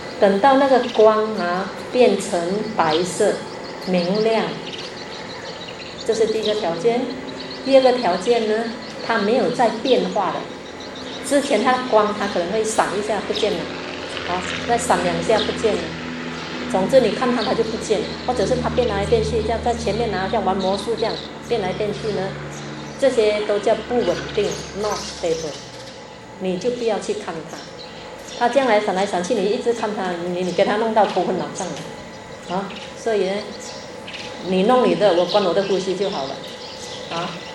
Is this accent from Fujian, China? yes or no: yes; Fujian, China; accent: Fujianese; 我们福建话讲一句话，吊给啊，吊架一下